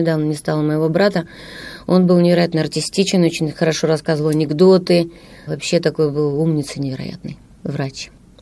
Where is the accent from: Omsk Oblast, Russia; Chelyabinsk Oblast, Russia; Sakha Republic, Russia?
Chelyabinsk Oblast, Russia; Chelyabinsk; Но я жила в Челябинске, я родилась в Челябинске